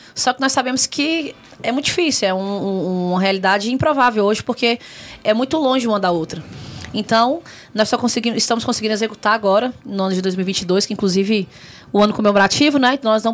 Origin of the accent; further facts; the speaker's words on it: Brazlândia, Federal District, Brazil; Braslândia, que é minha cidade natal